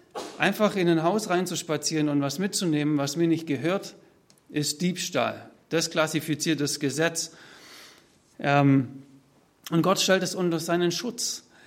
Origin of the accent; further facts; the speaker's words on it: Baden-Württemberg, Germany; accent: Swabian; Jetzt bin ich Schwabe. Ihr wisst, dass ich da manchmal einen schwäbischen Begriff mit reinbringe.